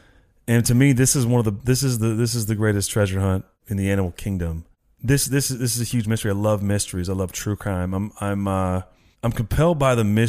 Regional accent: California, United States; I'm from Northern California.

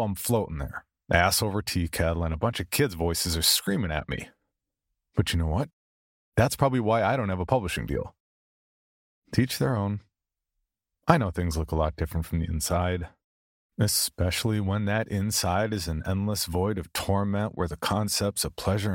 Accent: the South, United States; accent: southern; And don't even come at me about my southern accent.

